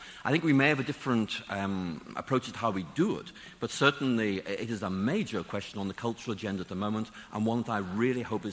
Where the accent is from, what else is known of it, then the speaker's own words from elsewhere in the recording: Ireland; Why? Because I was Irish, you know